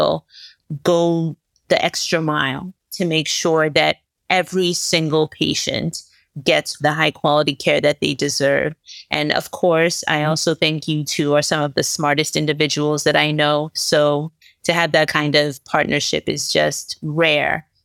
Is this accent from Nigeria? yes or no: yes; Nigeria; born there; like I was born in Nigeria.